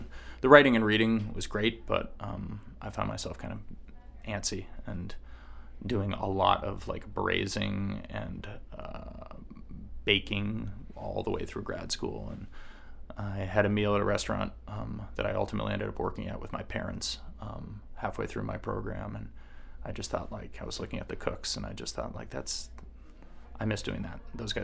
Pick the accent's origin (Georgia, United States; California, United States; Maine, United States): Maine, United States; Portland; born there; And I had lived in Portland in the past. I was born in Portland. I went to college in Maine.